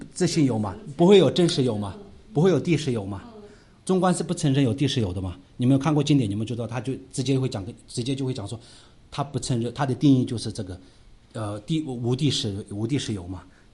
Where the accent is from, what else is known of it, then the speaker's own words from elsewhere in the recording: Tibet, China; 我是西藏人啊。